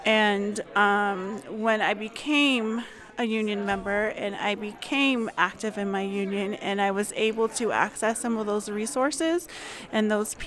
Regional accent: Arizona, United States; The reason why I went there is because I came from Arizona, which is a right-to-work state

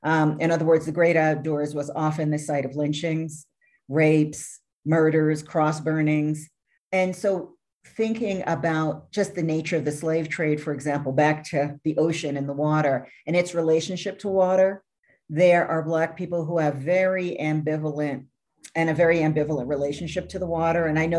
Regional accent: New York, United States; I know for me, for example, I grew up in New York. I grew up close to a massive beach.

